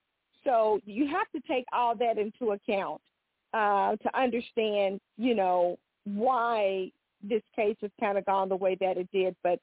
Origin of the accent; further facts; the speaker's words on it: Tulsa, Oklahoma, United States; I'm originally from Tulsa, Oklahoma. That's, you know, where I'm born, was born and raised in the state of Oklahoma.